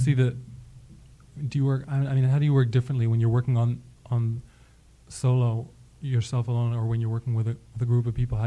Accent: Israel; also born or lived in Boston; now in New York City, United States; I was born in Boston, but I grew up in Israel.

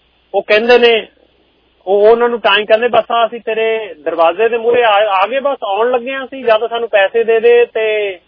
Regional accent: Punjab, India; now in Canada; ਅਸੀਂ ਜਿਹੜੇ ਭਾਰਤ ਤੋਂ ਆਏ ਹੋਏ ਆ, ਪੰਜਾਬ ਤੋਂ ਆਏ ਹੋਏ ਆ

